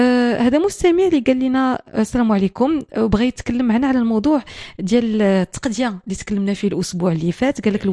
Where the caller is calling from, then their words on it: Casablanca, Casablanca-Settat, Morocco; من الدار البيضاء، عندي 6000 درهم هو الصالير ديالي